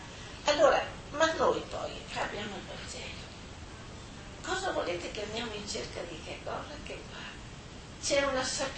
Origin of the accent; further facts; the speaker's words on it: Germany; Italian is a second language; Che io sono tedesca, capisco